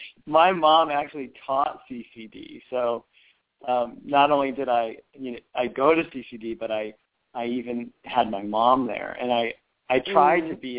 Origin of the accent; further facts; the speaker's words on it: Connecticut, United States; my experience growing up in Connecticut was different because I just went along with it all. I just went to church and wound up going to Catholic high school too